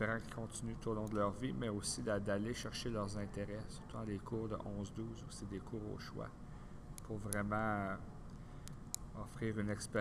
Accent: Hearst, Ontario, Canada; also born or lived in Sudbury; j'ai grandi en Ontario, originaire de Hearst. Par la suite, mon trajet m'a porté à Sudbury, à Laurentienne.

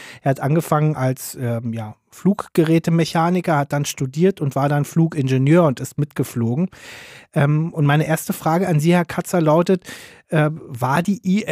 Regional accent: Berlin, Germany; vor den Toren Berlins, vor den Toren meiner Heimatstadt.

